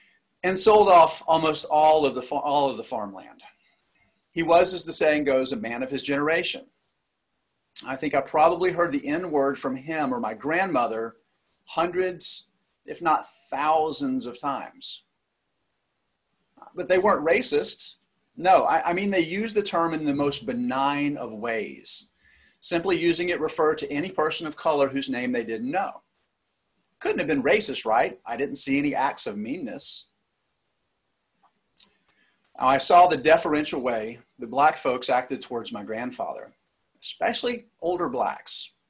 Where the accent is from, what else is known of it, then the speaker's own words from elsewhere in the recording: Deep South, United States; I grew up in the Deep South.